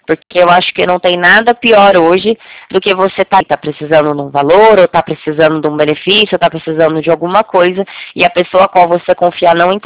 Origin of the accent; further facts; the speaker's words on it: Americana, São Paulo, Brazil; Eu sou de Americana, São Paulo.